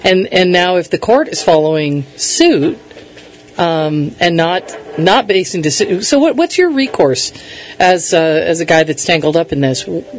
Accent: Connecticut, United States; I grew up in Connecticut, and I live in Northern California.

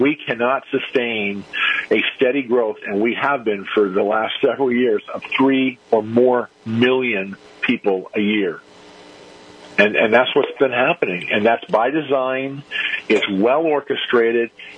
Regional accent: Arizona, United States; now in Texas, United States; Arizona was my home state. I just moved to Texas.

